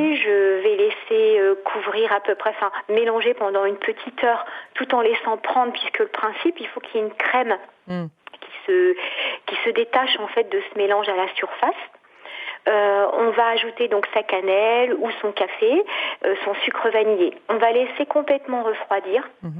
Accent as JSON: {"language": "French", "town": "Royan", "region": "Nouvelle-Aquitaine", "country": "France", "said": "parce que moi je suis de Royan"}